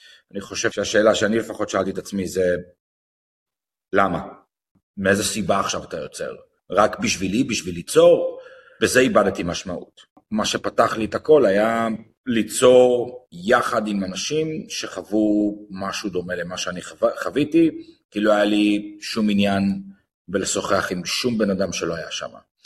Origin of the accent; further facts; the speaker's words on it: Los Angeles, California, United States; מגיע מלוס אנג'לס, ואני לא יודע כלום, ושום דבר.